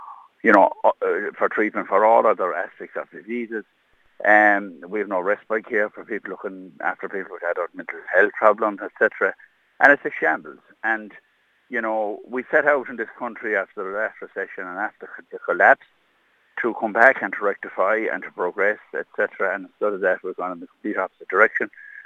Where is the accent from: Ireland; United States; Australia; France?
Ireland; that we as Irish people stand by and allow our health service to have deteriorated to such an appalling level